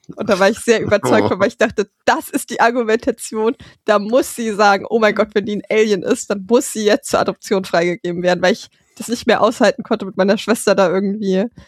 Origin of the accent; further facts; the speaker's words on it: Fulda, Hesse, Germany; born there; ich bin ja in Fulda geboren worden